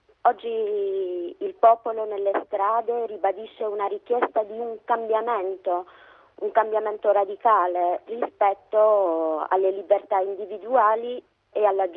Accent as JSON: {"language": "Italian", "country": "Tunisia", "moved": "yes", "lives_now": "Italy", "said": "tornare in Tunisia per condividere questo momento storico. Per me, io avrei anche voglia di essere lì nel mio paese."}